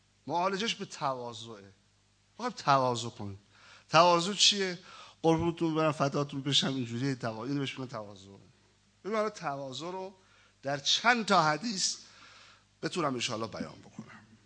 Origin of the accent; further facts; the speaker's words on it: Iran; منم ایرانی هستم ها، منم ایرانی هستم،